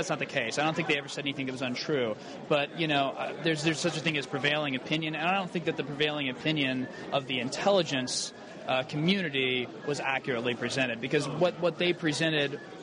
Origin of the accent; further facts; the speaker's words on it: Indiana, United States; I'm from Indiana originally.